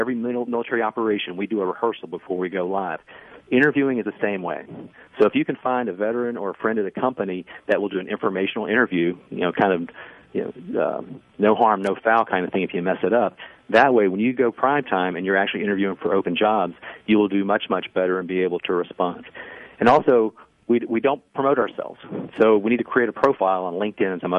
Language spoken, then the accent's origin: English; Atlanta, Georgia, United States; I'm from the South. I was growing up in Atlanta.